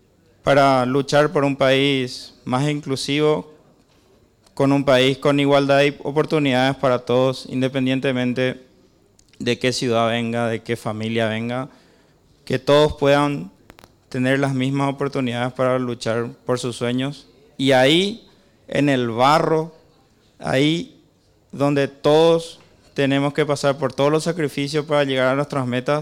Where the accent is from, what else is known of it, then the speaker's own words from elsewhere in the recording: Paraguay; porque todos somos paraguayos acá presentes